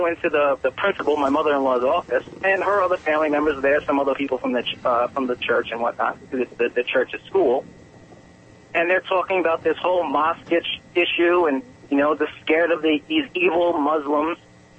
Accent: Long Island, New York, United States; now in Orlando, United States; I'm from Long Island. I moved to Orlando here about 3 years ago.

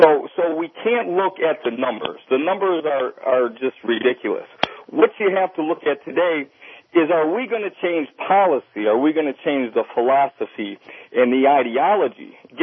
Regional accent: Detroit, Michigan, United States; when I grew up in Detroit, there was an ideology in place.

